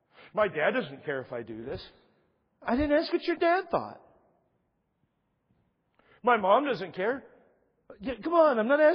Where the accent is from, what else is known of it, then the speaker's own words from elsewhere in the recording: Dallas, Texas, United States; If you're familiar with Dallas, I grew up in South Dallas, a place called Pleasant Grove. Just one neighborhood or community over from Oak Cliff.